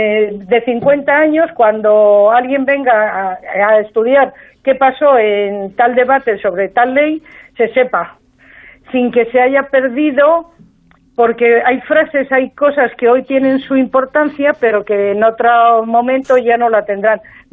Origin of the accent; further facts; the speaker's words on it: Madrid, Community of Madrid, Spain; Yo soy de Madrid y, bueno, pues parece que todo el mundo tiene que hablar como tú